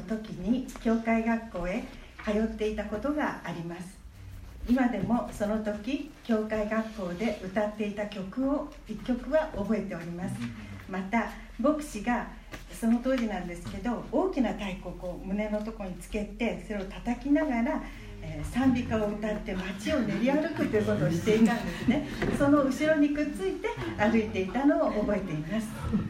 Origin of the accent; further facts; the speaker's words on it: Koto, Tokyo, Japan; 私は江東区住吉で生まれ育ちました。